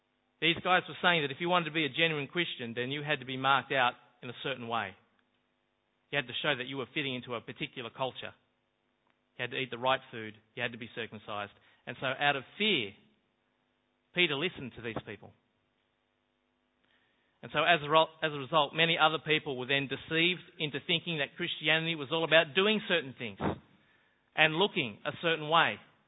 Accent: Australia; Now, these two things that we would do, they would mark us out as Australian.

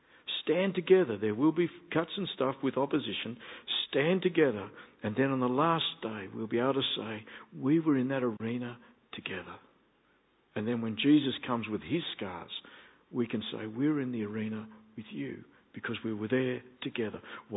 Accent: Campsie, Scotland, United Kingdom; as Italians were when I was growing up in Campsie, they may well have been called Little Italy. When our neighbours in Campsie, when I was a kid, they would every year tread grapes

